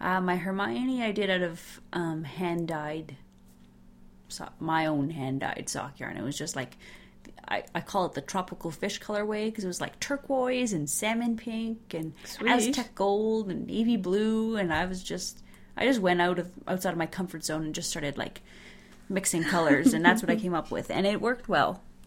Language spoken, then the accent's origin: English; Montreal, Quebec, Canada; See, I grew up in Montreal, and it was not maybe minus 10, but it was like minus 5. I did a lot of snowsuit trick-or-treating.